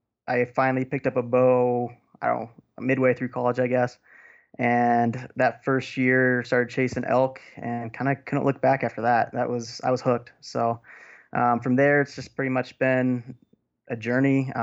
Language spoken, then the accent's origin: English; Washington, United States; moved away as an adult; now in Montana, United States; I grew up in Western Washington, grew up hunting black-tailed deer rifle, and then kind of came over to Montana on a whim on a scholarship for school